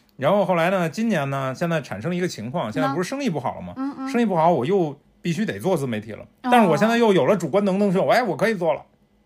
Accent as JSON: {"language": "Chinese", "region": "Beijing", "country": "China", "said": "我是老北京人"}